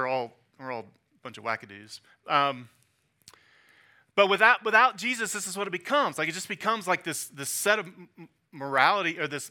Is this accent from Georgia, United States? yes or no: yes; Georgia, United States; So I'm from the South, right? I'm from Georgia, so I think I can say this.